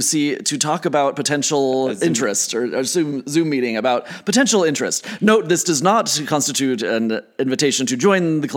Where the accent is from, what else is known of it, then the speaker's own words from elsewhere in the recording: Utah, United States; We go to Disneyland constantly, even though we're from Utah.